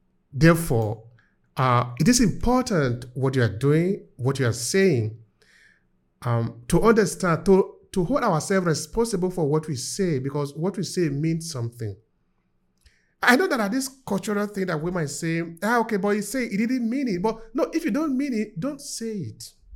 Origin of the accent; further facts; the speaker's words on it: Edo, Nigeria; I come from Nigeria. I come from the south of Nigeria. My people are called Esan, is in Edo State.